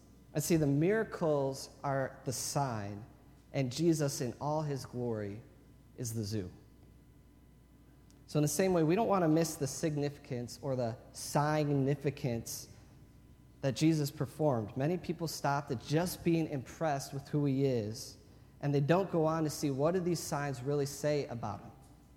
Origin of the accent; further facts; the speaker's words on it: Lansing, Michigan, United States; I'm from Lansing. I grew up right off Pennsylvania, just south of 496.